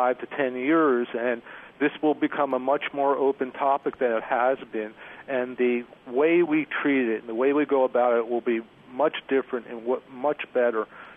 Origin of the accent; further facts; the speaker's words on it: East Coast, United States; By definition, I'm a health nut, although I'm from the East Coast.